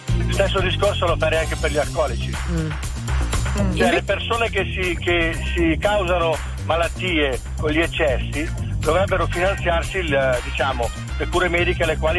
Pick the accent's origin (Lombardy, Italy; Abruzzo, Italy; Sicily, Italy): Lombardy, Italy; Varese; Varese, vi seguo sempre alla radio in macchina